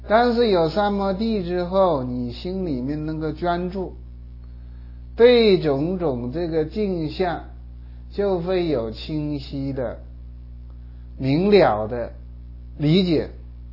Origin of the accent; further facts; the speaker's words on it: China; 比如说我们是中国人，大家都是讲汉语的